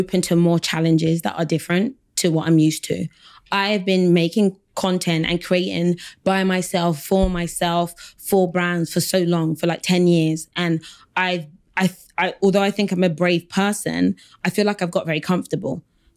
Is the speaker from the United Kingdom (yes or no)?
yes; London, United Kingdom; I'm from South London.